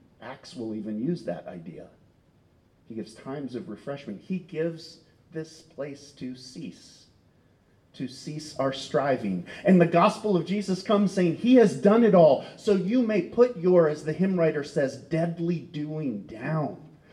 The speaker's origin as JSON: {"language": "English", "country": "United States", "said": "But then I thought, I'm an American."}